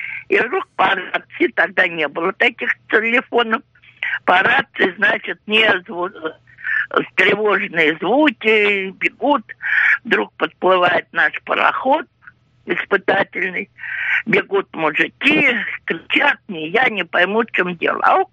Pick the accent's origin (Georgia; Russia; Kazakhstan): Russia; Moscow; Я коренная москвичка из рода в род, древнего рода. С первым обозом пришел наш род сюда, в Москву, с Юрием Долгорукиным.